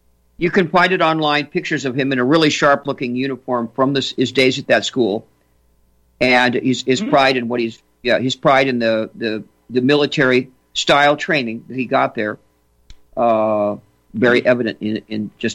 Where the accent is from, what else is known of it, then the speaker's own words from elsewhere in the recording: Manhattan, New York, United States; born there; My mom and dad from Nebraska, but I actually happened to be born in Manhattan at Flower Fifth Avenue Hospital, right across from Central Park